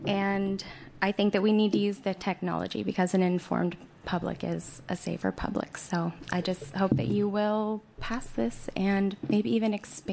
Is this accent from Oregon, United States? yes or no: yes; Gladstone, Oregon, United States; I'm from Gladstone, Oregon.